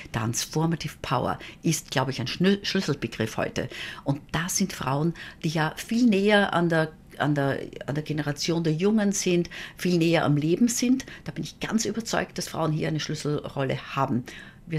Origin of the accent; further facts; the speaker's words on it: Burgenland, Austria; Ich bin in einem südburgenländischen Dorf aufgewachsen